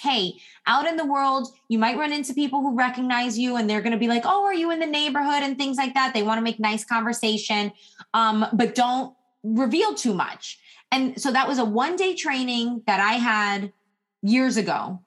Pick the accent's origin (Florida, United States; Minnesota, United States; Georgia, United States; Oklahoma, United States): Florida, United States; Miami; I'm from Miami. You know, I was born in the 80s. And so like, there was a lot of things happening in Miami in the 80s and the 90s